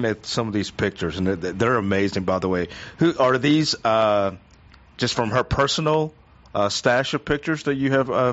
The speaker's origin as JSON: {"language": "English", "town": "Houston", "region": "Texas", "country": "United States", "tie": "born or raised there", "said": "Oh, yeah. I remember I grew up in Houston."}